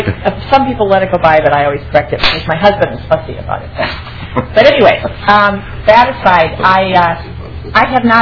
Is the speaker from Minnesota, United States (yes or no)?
yes; Rochester, Minnesota, United States; because I'm from Rochester, he knows my...